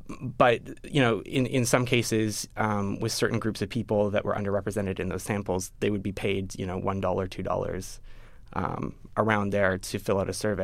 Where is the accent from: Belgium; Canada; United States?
Canada; You know, I'm Canadian, and most of the people on the team were not Americans.